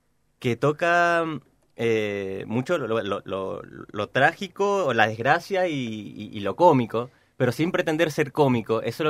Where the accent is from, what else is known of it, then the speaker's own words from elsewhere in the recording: Mendoza, Argentina; Todos somos mendocinos.